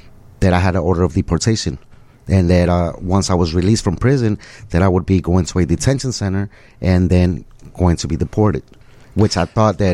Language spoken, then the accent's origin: English; Mexico; English is a second language; My father was born in Mexico, then I was born in Mexico. And even as a child, we used to come to the United States legally with a visa due to my grandfather being a natural born citizen.